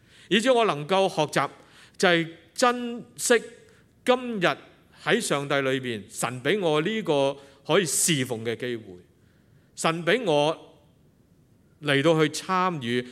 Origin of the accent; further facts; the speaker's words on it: Cha Kwo Ling, Kwun Tong, Hong Kong; 我自己是成长在摩区茶果岭，我不知道有没有人听过